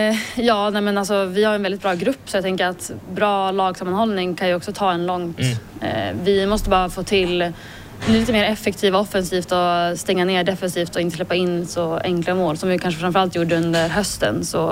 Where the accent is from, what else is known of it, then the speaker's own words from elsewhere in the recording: Skellefteå, Västerbotten County, Sweden; Morön i Elitettan som också ligger i Skellefteå, där jag är från.